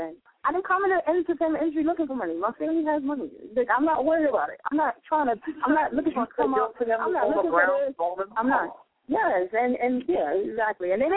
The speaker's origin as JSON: {"language": "English", "town": "Bronx", "region": "New York", "country": "United States", "tie": "born or raised there", "also_born_or_lived": "Harlem", "said": "Yes, I'm in Harlem, but I was born and raised in the Bronx. I came to Harlem. I grew up in Harlem. I went to high school in Harlem."}